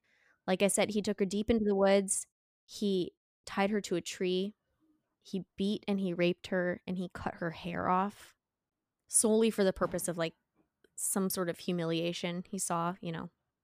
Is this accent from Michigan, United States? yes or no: no; Seattle, Washington, United States; And it's because, you know, I'm from Seattle and from Washington, and we sure love to tout the fact that … started here.